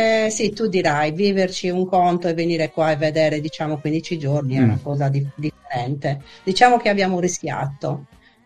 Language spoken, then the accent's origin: Italian; Cagliari, Sardinia, Italy; moved away as an adult; noi veniamo da Cagliari, dalla Sardegna.